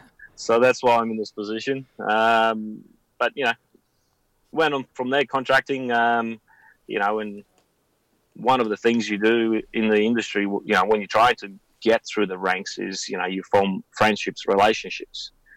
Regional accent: Poland; now in Australia; Well, I'm from Poland. So, growing up, obviously, to me was was a normal life.

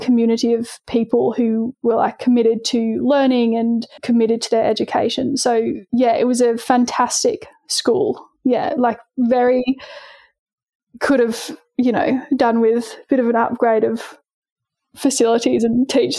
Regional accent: Kiama, New South Wales, Australia; I grew up in a little town on the south coast of New South Wales. So I grew up in a town called Kiama.

